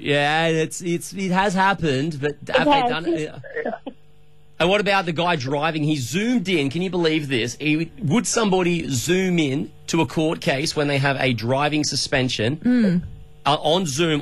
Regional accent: Sydney, New South Wales, Australia; now in Newcastle, Australia; I'm from Sydney.

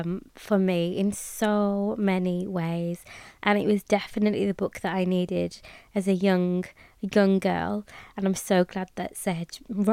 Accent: Birmingham, West Midlands, United Kingdom; here I get asked to where are you from, I say Birmingham, and they say no, where you're really from.

